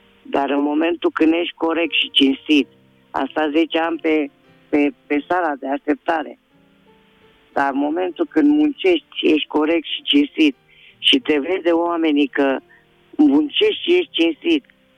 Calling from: Târgu Jiu, Gorj County, Romania; de la Târgu Jiu.

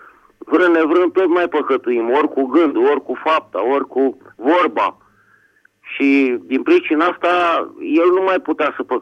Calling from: Bucharest, Romania; din București

